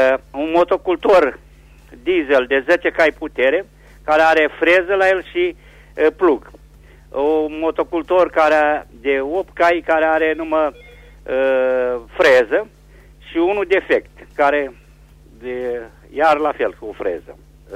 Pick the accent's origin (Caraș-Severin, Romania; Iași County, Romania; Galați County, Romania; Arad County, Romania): Caraș-Severin, Romania; Reșița; Sunt din Reșița.